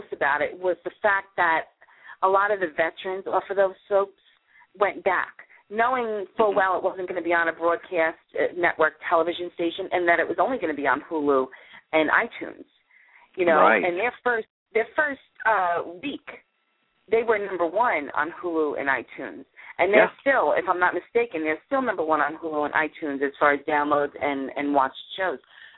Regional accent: New York, United States; accent: New York; now in Buffalo, United States; I love my New York accent, and everybody tells me all the time.

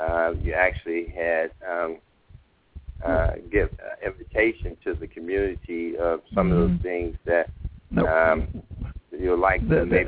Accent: St. Louis, Missouri, United States; the shore that will be here in the Gateway City, St. Louis here, which is my hometown.

